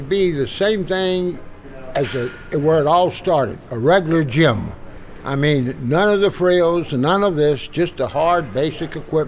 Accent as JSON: {"language": "English", "town": "Houston", "region": "Texas", "country": "United States", "said": "But my wife liked it in town, and I was from Houston, and I was making a living at it, you know."}